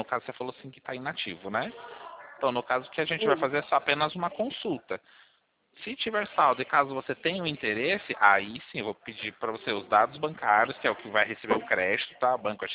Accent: Sorocaba, São Paulo, Brazil; Eu sou de Sorocaba.

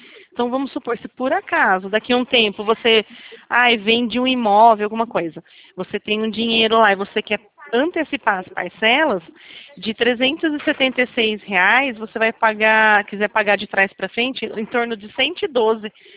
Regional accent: São Paulo, Brazil; Eu sou, sou aqui de São Paulo. Uhum. Quer dizer, do interior, né? Que você vê o R que a gente puxa aí, né?

